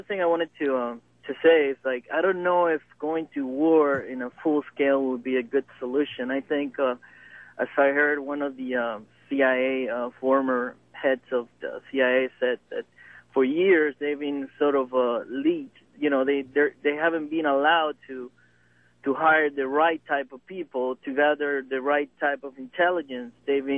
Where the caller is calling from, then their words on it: Miami, Florida, United States; I'm calling you from Miami.